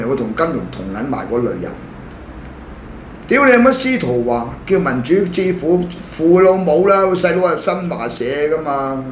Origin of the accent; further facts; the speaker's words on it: Hong Kong; 個月支我哋香港人10萬8萬人工喎